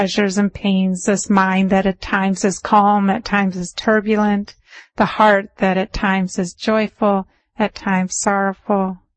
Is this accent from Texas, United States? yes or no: no; Minnesota, United States; When I was younger, as I said, I grew up in Minnesota. And my dad used to take us camping. And I came from a family of 8 children.